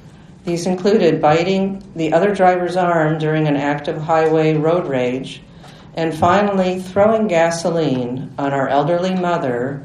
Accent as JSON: {"language": "English", "country": "Canada", "said": "So I was telling Rabbi Rosenzweig how I came all the way from Canada to be here"}